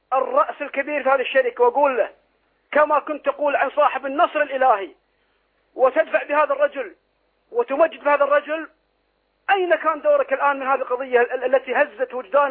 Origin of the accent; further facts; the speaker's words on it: Kuwait; أنا من الكويت.